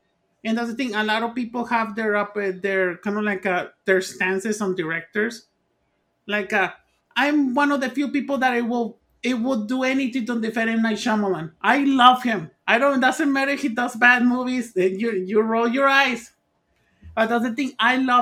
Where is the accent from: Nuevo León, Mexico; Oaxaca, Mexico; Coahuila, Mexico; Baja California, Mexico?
Nuevo León, Mexico; Monterrey; I didn't grow up in Mexico City, but I went to visit once. But I grew up in Mexico, in Monterrey.